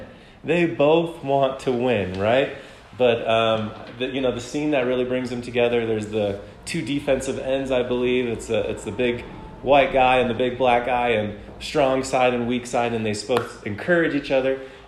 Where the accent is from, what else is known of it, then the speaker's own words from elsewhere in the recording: Wyoming, United States; I have very strong opinions about things because I'm from Wyoming.